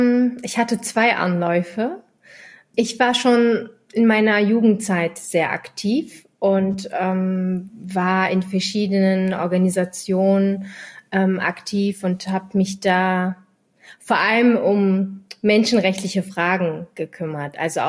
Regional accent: Berlin, Germany; born there; Ich bin in Kreuzberg geboren. Mein Opa ist in den 70ern nach Berlin, nach Kreuzberg migriert.

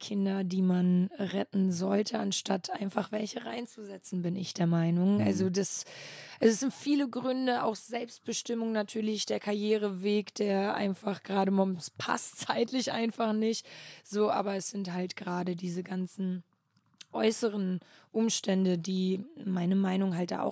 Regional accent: Flensburg, Schleswig-Holstein, Germany; Genau, auch in Flensburg, also auch in der Heimatstadt quasi.

